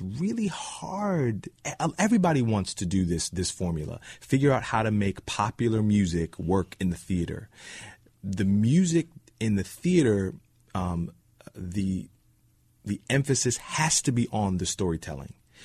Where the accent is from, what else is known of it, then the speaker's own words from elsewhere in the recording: Philadelphia, Pennsylvania, United States; I had never done that with the founding fathers before, even growing up in Philadelphia.